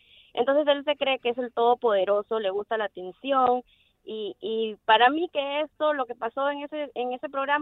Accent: Peru; Yo soy peruana, yo sé.

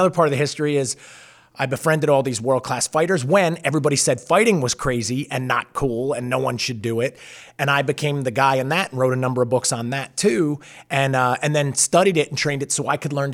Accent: New Jersey, United States; I was originally from New Jersey, was a track and field athlete

